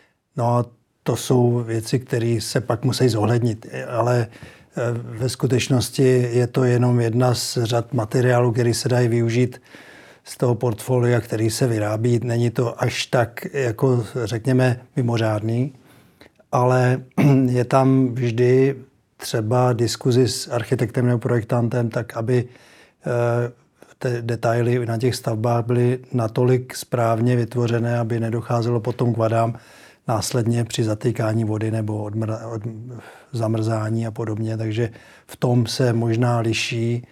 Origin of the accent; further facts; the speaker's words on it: Teplice, Ústí nad Labem Region, Czechia; moved away as an adult; now in Liberec, Czech Republic; No, já jsem vyrostl v Teplicích a v podstatě jsem vyrostl v Krušných horách a po vysoké škole jsem se přestěhoval do Liberce